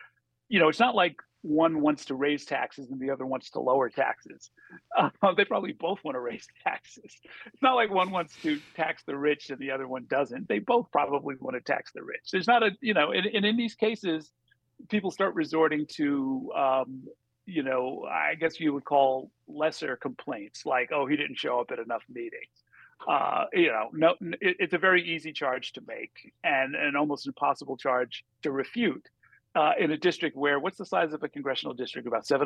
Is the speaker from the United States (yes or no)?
yes; New Rochelle, New York, United States; because I grew up in Westchester, in New Rochelle.